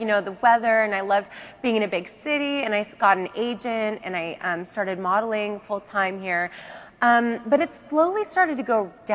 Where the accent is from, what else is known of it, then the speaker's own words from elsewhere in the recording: Salem, Oregon, United States; now in California, United States; So I'm from Salem, Oregon, and I always told my mom, Mom, I want to move to LA.